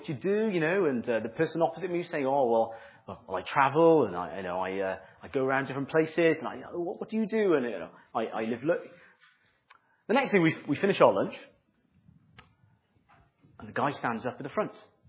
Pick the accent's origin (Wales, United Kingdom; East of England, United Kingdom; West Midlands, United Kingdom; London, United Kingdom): Wales, United Kingdom; Cardiff; I grew up in the Heath